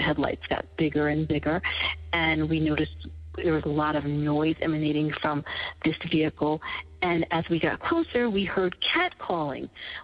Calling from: North Carolina, United States; I'm calling from North Carolina

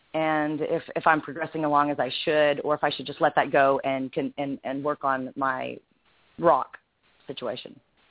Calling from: Arkansas, United States; I'm in Arkansas.

